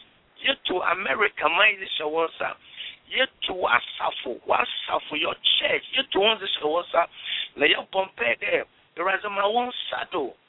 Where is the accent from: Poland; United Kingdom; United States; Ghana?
Ghana; I'm from Ghana in West Africa, and I'm going to pray in one of my local dialects. And that is the Fante language. It's a Fante dialect.